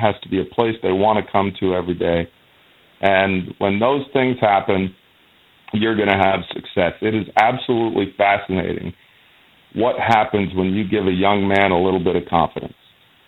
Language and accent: English; Georgetown, Ontario, Canada; I grew up in Georgetown, Ontario, playing playing sandlot baseball here